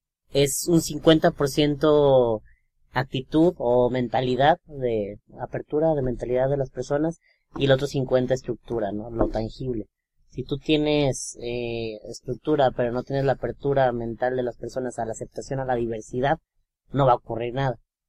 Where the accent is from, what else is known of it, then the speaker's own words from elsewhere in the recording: Mexico; nos han vendido porque como población mexicana